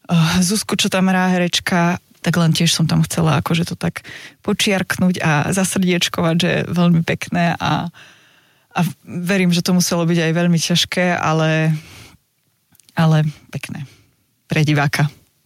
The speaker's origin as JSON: {"language": "Slovak", "town": "Prešov", "region": "Prešov Region", "country": "Slovakia", "said": "Tak som z Prešova."}